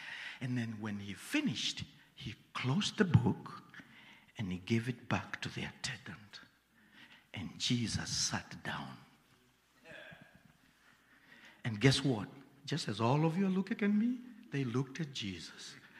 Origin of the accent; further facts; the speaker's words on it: Kenya; I didn't even say I come from Kenya because I was scared. I come from Africa.